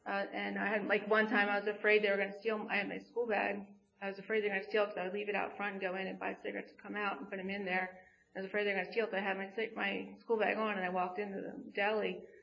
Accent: Ambler, Pennsylvania, United States; Anyway, I grew up in Ambler. I have a younger brother.

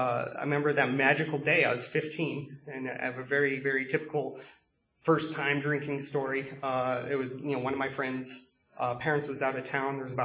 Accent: Colorado, United States; I'll just start at the beginning, I suppose. I grew up in Colorado.

